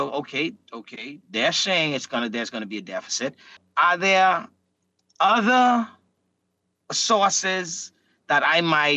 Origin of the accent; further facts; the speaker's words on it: Exuma, Bahamas; I am from Exuma, and there isn't an Exumian who could say their lives has been 5 years.